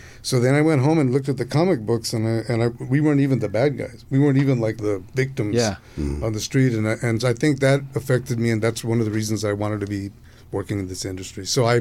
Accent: Roswell, New Mexico, United States; as a kid, when I'm from Roswell, New Mexico, I was very poor.

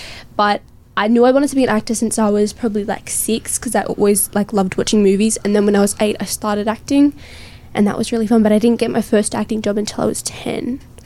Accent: Gold Coast, Queensland, Australia; also born or lived in Sydney; I was born in Sydney, in Campbelltown, which is a nice area. And then when I was like 6, we moved to the Gold Coast

